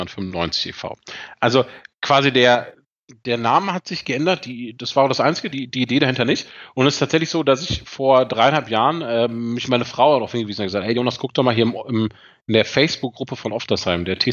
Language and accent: German; North Rhine-Westphalia, Germany; now in Heidelberg, Germany; Also ich habe Borussia Dortmund-Fan durch Geburt quasi, komme aus dem Ruhrgebiet, komme aus der Nähe von Dortmund und bin dann, als ich nach Heidelberg gezogen bin